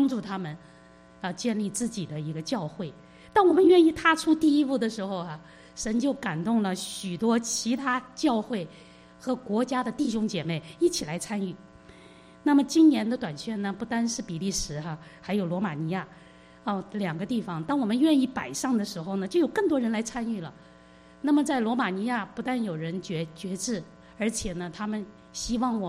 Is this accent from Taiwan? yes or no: no; China; 把福音传给我们中国人